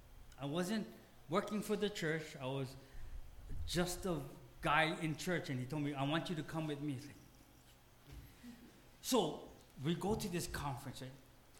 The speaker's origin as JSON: {"language": "English", "region": "Hawaii", "country": "United States", "said": "I'm from Hawaii, I'm not a pastor, I'm not even a staff member, I'm just a volunteer."}